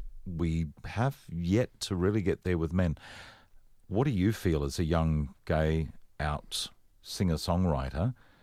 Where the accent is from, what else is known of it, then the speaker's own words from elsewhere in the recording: Rockhampton, Queensland, Australia; I'm from Rockhampton. There is nothing similar about Rockhampton, Townsville, except having to grow up gay in a place which...